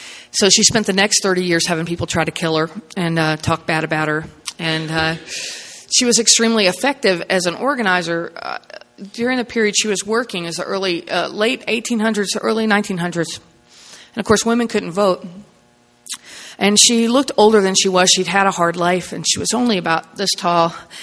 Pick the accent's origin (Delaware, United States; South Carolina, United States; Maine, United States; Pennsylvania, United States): South Carolina, United States; And I'm from South Carolina, so if you all feel like wooing at any point, that will help me.